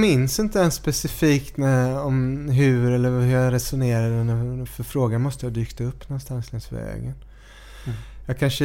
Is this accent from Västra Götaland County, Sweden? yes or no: yes; Västra Frölunda, Västra Götaland County, Sweden; Det är ju mångt och mycket en låt som skildrar min uppväxt i Västra Frölunda då